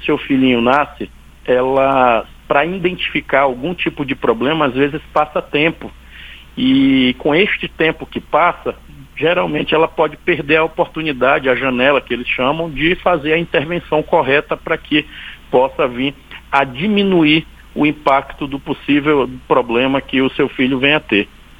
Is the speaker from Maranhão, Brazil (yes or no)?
yes; Imperatriz, Maranhão, Brazil; Eu tenho um hospital de amor lá em Imperatriz, na minha terra natal